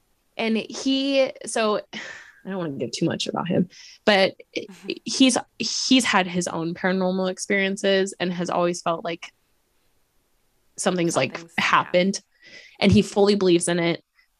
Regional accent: Idaho, United States; He has guns. We're from Idaho.

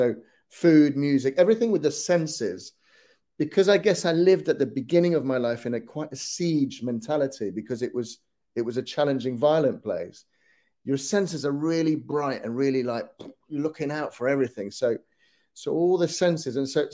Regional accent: Lima, Peru; also born or lived in Leicester / Leeds; now in London, United Kingdom; a background of growing up in Lima and then moving to Leicester in the mid-80s because the challenges in Lima through terrorism, through racism, through inequality, took me to Leicester, studying in Leeds and then moving to London.

